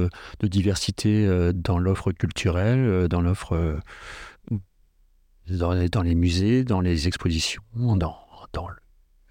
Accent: Caen, Normandy, France; now in Cotentin, France; J'habite dans le Cotentin depuis 1995. Je suis originaire de la région de Caen.

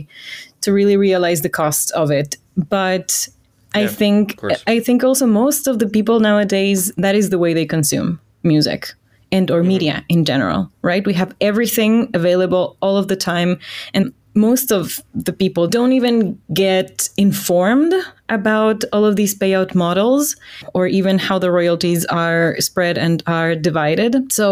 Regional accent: Ecuador; I come from Ecuador.

